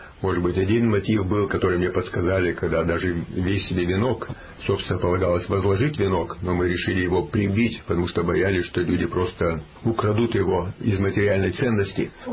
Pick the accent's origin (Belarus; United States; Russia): Russia; Perm, Perm Krai; moved away; И тогда впервые для меня появилась возможность после почти 29 лет навестить мой родной город Пермь.